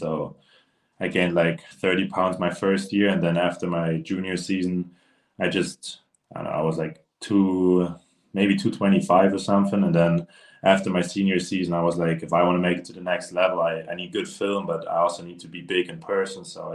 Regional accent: Germany; English is a second language; I played for my hometown team in Germany. It's more like a hobby over here.

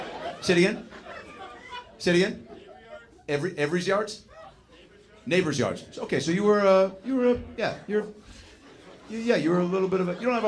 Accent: Seattle, Washington, United States; Like, I'm from Seattle. Like, I don't know if I have an accent or not, but like, you fucking, we're all where we're from.

